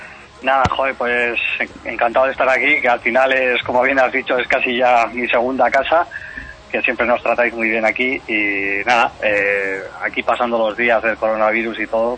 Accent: Mondragón, Basque Country, Spain; yo soy de aquí, de Arrasate, de Mondragón.

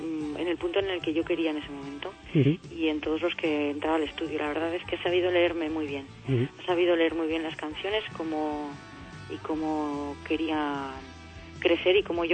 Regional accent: Alcorisa, Aragon, Spain; está inspirada en mi pueblo, está inspirada en Alcoriza, y habla pues eso del sentir de que a mí me da el vivir, el pasear por las calles de mi pueblo

